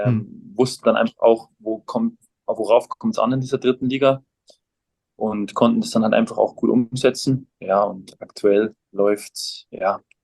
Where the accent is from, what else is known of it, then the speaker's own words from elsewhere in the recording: Kienberg, Bavaria, Germany; Kienberg ist so 15 Minuten vom Chiemsee weg. Mhm. Das nächstgrößere ist Trostberg oder Traunstein oder dann Rosenheim, genau.